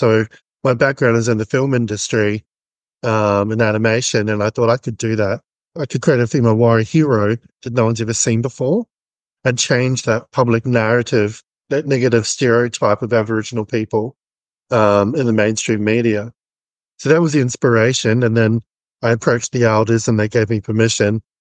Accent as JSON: {"language": "English", "region": "Auckland", "country": "New Zealand", "tie": "born or raised there", "lives_now": "Australia", "said": "I'm from New Zealand, and I'm Samoan. And in my culture and where I grew up in Auckland, it's Samoan culture and Polynesian culture is very celebrated, and it's everywhere."}